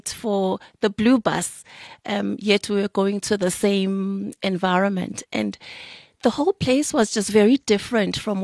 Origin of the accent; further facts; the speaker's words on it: Claremont, KwaZulu-Natal, South Africa; I was born in Claremont, which is in KwaZulu-Natal. It's a semi-rural place. I grew up on dust roads. And this was back in the 80s, where I used to go to school there.